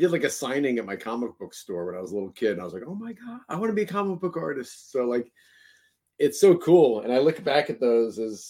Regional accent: Queens, New York, United States; I grew up in Queens in the early 80s.

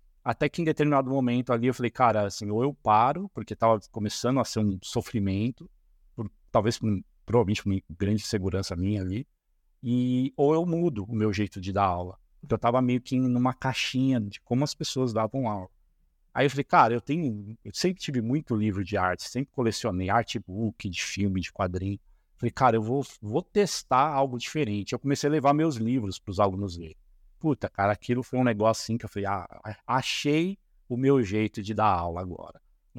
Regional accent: São Paulo, Brazil; now in Curitiba, Brazil; Em 2012, eu e minha família, minha esposa, a gente é de São Paulo, capital. Em 2012, a gente mudou aqui para Curitiba, porque a gente tem uma grande parte da família está aqui.

